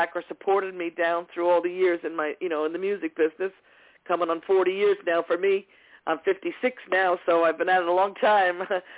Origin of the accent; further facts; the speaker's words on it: New York, United States; And we grew up here in New York, and we didn't have anybody.